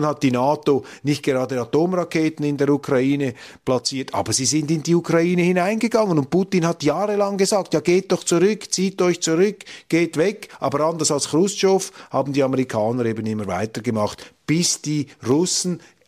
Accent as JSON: {"language": "German", "country": "Switzerland", "said": "Aber ich, Entschuldigung, als Schweizer lasse mir jetzt sicher nicht befehlen von einer EU oder sonst irgendjemandem"}